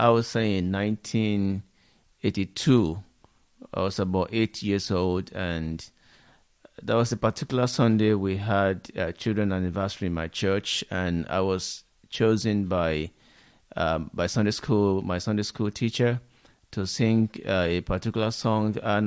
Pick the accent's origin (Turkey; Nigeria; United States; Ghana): Nigeria; I'm from Nigeria.